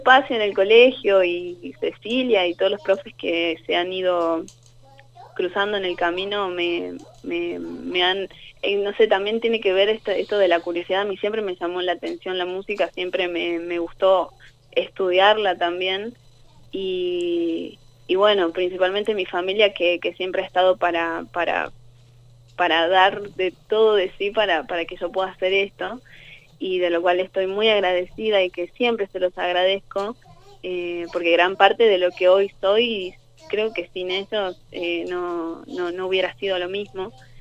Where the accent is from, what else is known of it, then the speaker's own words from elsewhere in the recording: Catamarca, Argentina; ella fue quien me enseñó toda mi infancia ahí en Catamarca